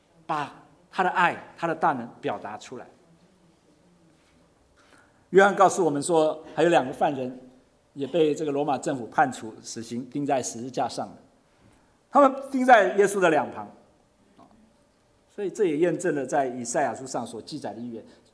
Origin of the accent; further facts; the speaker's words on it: China; 我想我们中国人常常要斩首示众